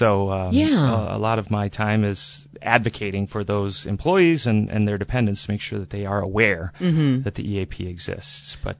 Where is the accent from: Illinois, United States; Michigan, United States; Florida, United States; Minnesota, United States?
Michigan, United States; Pickford; Eastern Upper Peninsula, just south of Sault Ste. Marie. It's a small farm community.